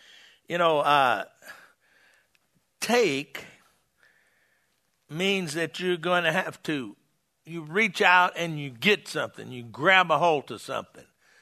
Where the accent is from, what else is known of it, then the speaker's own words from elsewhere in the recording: Texas, United States; See, I'm from Texas. I said something.